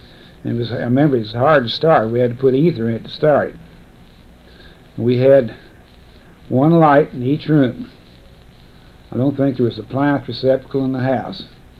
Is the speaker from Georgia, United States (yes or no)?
no; Kentucky, United States; born there; In Stanford, Kentucky. I was born in Lincoln County, Kentucky, June the 7th, 1914.